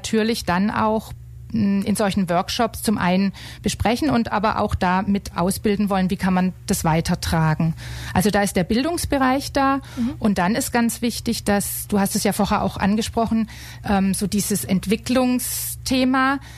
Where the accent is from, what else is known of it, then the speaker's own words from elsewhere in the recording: Germany; Ich bin Deutsche